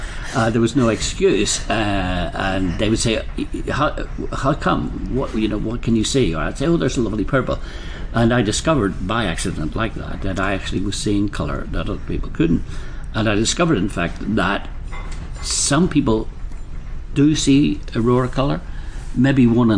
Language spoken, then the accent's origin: English; Northern Ireland, United Kingdom; I was brought up in Northern Ireland, which is latitude 55 degrees north.